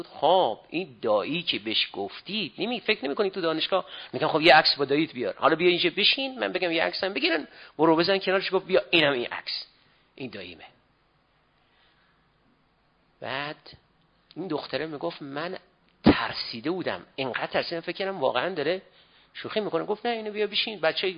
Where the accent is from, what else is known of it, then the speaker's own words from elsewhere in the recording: Rabor, Kerman, Iran; گفتم اهل رابور اهل کرمان، روستاشون هم اتفاقا چسبیده به روستای همون روستای ما